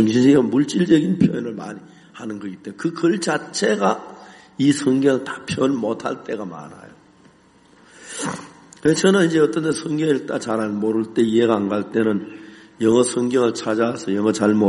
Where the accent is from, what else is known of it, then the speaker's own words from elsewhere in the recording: Seonsan, North Gyeongsang, South Korea; 소설을 살 만한 돈이 없으니까 선산 우리 고향 바다는 조그만 빤한데 어떤 집에 책이 있다는 이야기 때문에 달려가서 빌려가지고 밤새워 읽고 돌려주고 그랬어요.